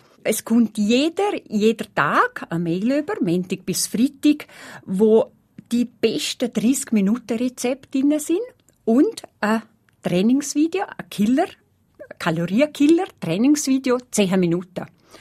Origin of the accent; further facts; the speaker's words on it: Muri, Aargau, Switzerland; also ich komme aus Mura.